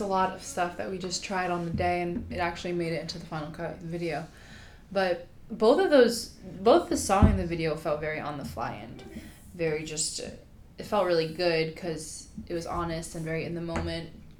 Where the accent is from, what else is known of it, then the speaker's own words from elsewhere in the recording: Manalapan, New Jersey, United States; I grew up in Manalapan, New Jersey.